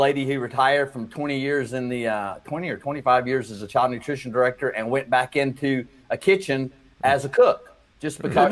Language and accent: English; Atlanta, Georgia, United States; My reason is probably different than yours, in that I'm from Atlanta, and it's a rite of passage that you have to be a Georgia Bulldog fan.